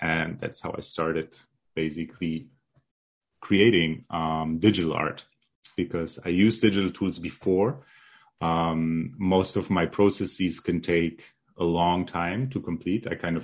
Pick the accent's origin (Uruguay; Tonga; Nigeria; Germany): Germany; also born or lived in Poland; I was born in Poland, And at the age of five, my family flew basically communist Poland to emigrate or like to rejoin my family in Germany.